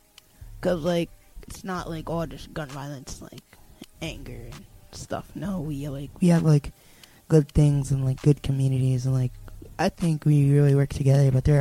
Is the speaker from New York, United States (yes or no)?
yes; Hudson, New York, United States; I'm from Hudson, New York, so more like the main town, I guess you could say.